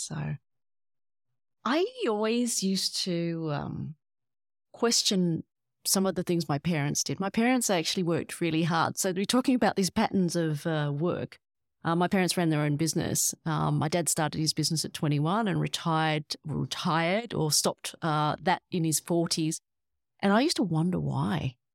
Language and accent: English; Australia; I grew up in Australia, and unlike most Asian Australians, I grew up on a diet of white bread, Vegemite sandwiches and meat pies